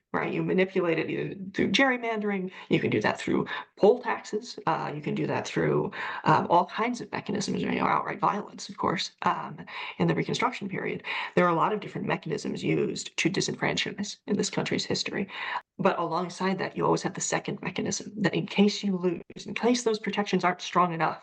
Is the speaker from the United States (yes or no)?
yes; California, United States; places like my home state of California